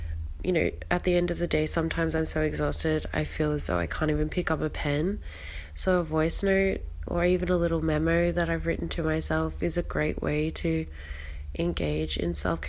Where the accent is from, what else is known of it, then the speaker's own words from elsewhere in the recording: Australia; I am from Australia and I've been listening to your podcast for about a year and a half now.